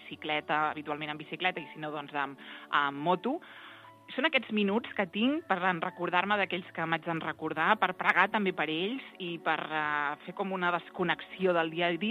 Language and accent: Catalan; Torà, Catalonia, Spain; Felicitat al poble dels meus pares, també al meu poble, que és Torà, a Lleida